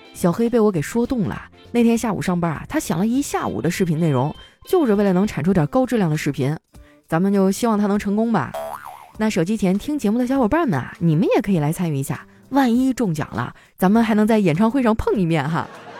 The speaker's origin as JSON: {"language": "Chinese", "region": "Northeast China", "country": "China", "said": "我们东北人天生就自带搞笑基因。"}